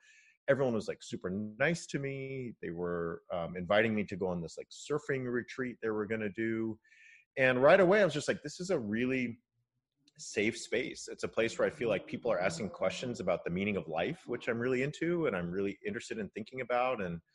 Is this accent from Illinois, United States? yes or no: no; California, United States; So I grew up in a largely non-religious home. My dad is Japanese American, and I grew up in California.